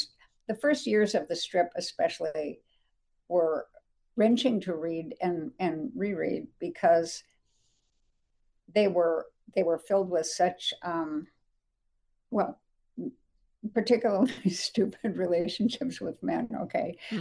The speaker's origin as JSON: {"language": "English", "town": "Dayton", "region": "Ohio", "country": "United States", "tie": "born there", "said": "Yep, coming home to my roots. My family. I was born in Dayton."}